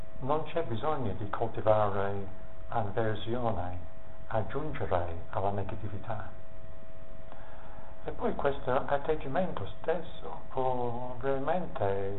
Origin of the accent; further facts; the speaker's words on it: England, United Kingdom; Italian is a second language; Però essendo un inglese ben educato non potevo semplicemente buttarlo fuori come volevo.